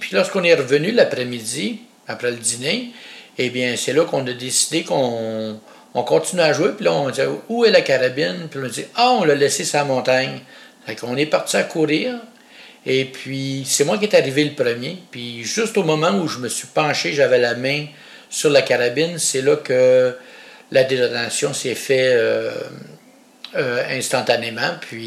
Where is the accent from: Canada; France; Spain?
Canada; Témiscamingue, Quebec; Moi, je viens de la petite ville de Témiscamingue, qui est aux frontières de l'Ontario, tout près de la ville de North Bay, qui est en Ontario. Et la ville la plus proche, on peut dire, du côté Québec, c'est Ville-Marie, pour préciser un peu.